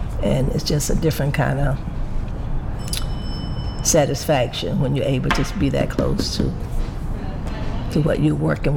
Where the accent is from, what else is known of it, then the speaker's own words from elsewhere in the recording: Georgia, United States; now in Brooklyn, United States; I didn't grow up here, but I've lived here for a good portion of my life. I actually grew up in Georgia, a place in the South.